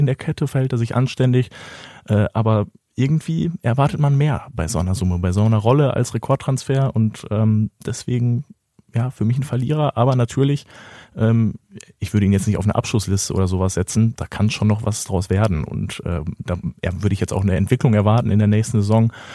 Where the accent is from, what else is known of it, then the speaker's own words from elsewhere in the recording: Berlin, Germany; der gibt mir überhaupt nichts als Berliner Jungen.